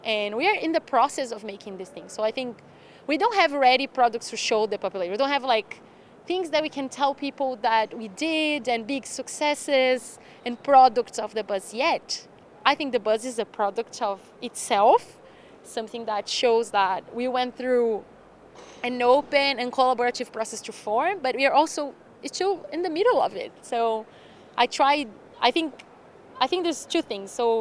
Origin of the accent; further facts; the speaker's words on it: Brazil; I am from Brazil